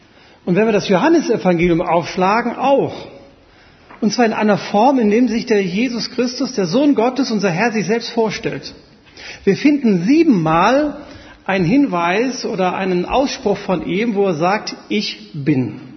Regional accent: Gevelsberg, North Rhine-Westphalia, Germany; sondern ich komme aus Gevelsberg.

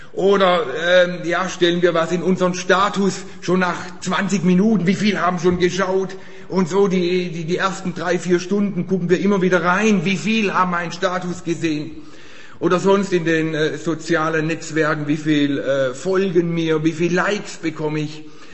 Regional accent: Baden-Württemberg, Germany; Ja, vielleicht liegt es dran an der schwäbischen Prägung, die ich habe. Ich bin im Schwabenland geboren und lebe da schon immer, muss aber betonen, mein Blutinneres ist urbadisch, das ist stammbaumäßig bewiesen, ja. Also mein Blut ist noch rein badisch.

